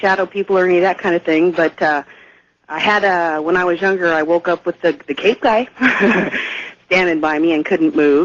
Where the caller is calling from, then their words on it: Oregon, United States; I'm calling from Oregon.